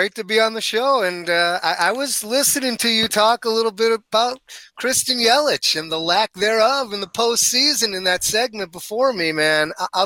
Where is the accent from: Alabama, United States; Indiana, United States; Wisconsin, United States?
Wisconsin, United States; Bayside; So, look, I grew up in that great state of Wisconsin. I'm born and raised. I grew up in Bayside, Wisconsin, and went to Nicolet High School